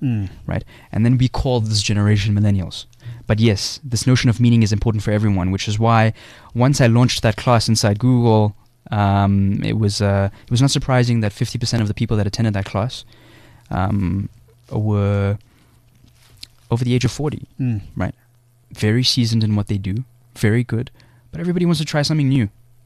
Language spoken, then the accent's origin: English; South Africa; But I'm from South Africa. I love this country.